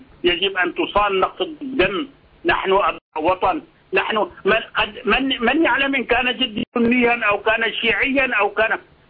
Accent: Syria

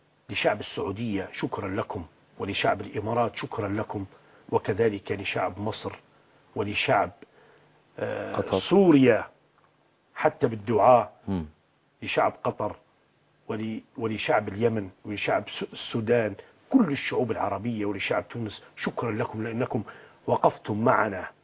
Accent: Benghazi, Libya; also born or lived in Gharyan; أنا أصلا مسقط رأسي غريان الجبل الغربي، ولكن مولود وعايش حياتي كلها في الشرق في بنغازي.

